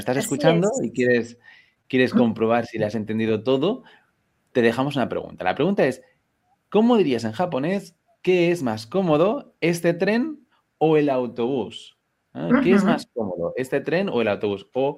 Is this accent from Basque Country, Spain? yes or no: no; Catalonia, Spain; yo soy de Cataluña, en Cataluña fue como un bombazo